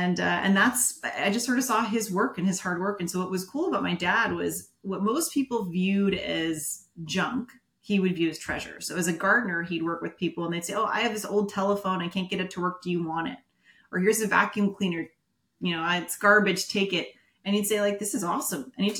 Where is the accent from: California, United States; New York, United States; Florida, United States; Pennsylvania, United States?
California, United States; San Jose; So I grew up in San Jose, California. So I grew up in the Bay Area. My parents are from a very rural town outside of Guadalajara.